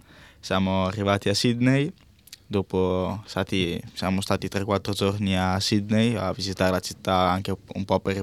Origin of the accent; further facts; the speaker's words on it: Mirandola, Emilia-Romagna, Italy; Da Mirandola, che è una città nel nord dell'Italia, vicino a Modena e a Bologna, piccolina, niente di che.